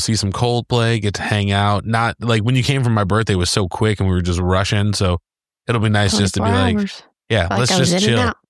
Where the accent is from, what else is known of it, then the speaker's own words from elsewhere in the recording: Nashville, Tennessee, United States; And they were like, where are you from? Nashville.